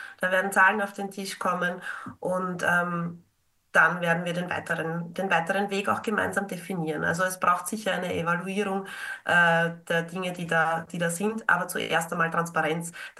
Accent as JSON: {"language": "German", "region": "Burgenland", "country": "Austria", "said": "Man wundert sich als Burgenländer, Burgenländerin oft, wenn man mitbekommt, wie in anderen Bundesländern hier polemisiert wird und diskutiert wird."}